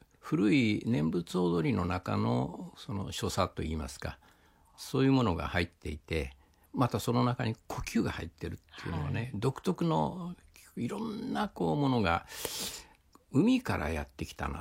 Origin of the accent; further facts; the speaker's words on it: Fukuoka, Japan; まあ、僕は福岡ですから、まあ、 … とかねしょうがないからそういうのを歌わせられてましたけども、